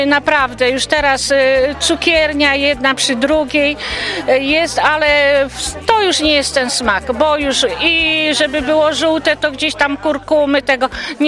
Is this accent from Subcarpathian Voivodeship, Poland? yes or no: no; Spórok, Opole Voivodeship, Poland; jesteśmy ze Spuroka